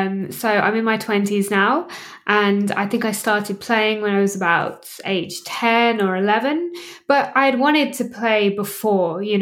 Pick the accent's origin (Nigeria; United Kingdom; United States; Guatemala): United Kingdom; England; my dad is Welsh. And so I grew up in England, but my dad is Welsh and a lot of my family are Welsh.